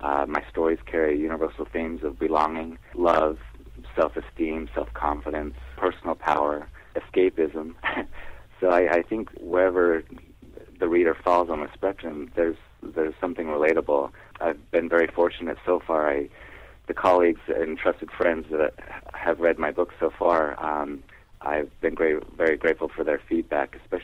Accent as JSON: {"language": "English", "region": "Idaho", "country": "United States", "tie": "born or raised there", "said": "So I grew up in Idaho, and my sister and brother-in-law owned some potato farms."}